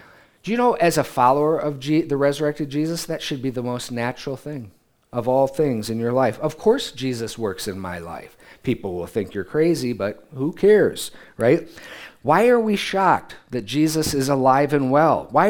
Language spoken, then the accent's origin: English; United States; I'm an American. I want to know how everything works, right?